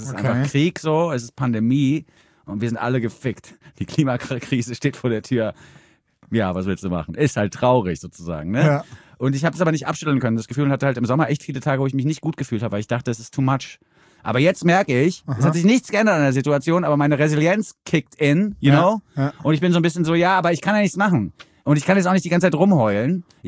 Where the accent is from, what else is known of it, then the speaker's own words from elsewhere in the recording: Germany; für mich als so West Germany Boy.